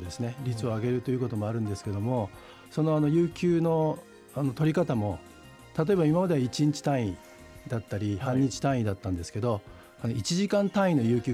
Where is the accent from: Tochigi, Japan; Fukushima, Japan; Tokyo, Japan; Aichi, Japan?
Tochigi, Japan; Moka; はい、私は栃木県の真岡市になります。